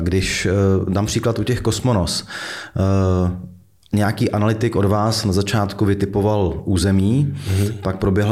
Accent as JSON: {"language": "Czech", "town": "Plzeň", "region": "Plzeň Region", "country": "Czechia", "said": "Byť jsem Plzeňák"}